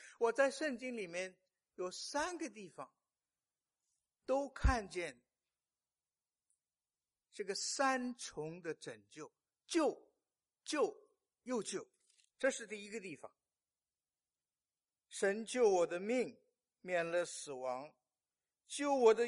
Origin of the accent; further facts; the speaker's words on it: China; 我们中国人很注意礼貌啊，说礼尚往来，是不是？